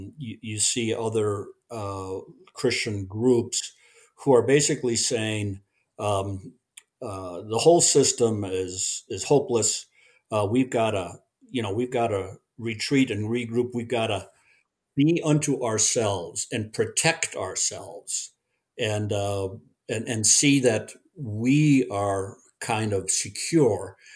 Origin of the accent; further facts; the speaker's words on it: Park Ridge, Illinois, United States; I was raised in the Chicago suburbs, Park Ridge. High school I went to had 4,000 students.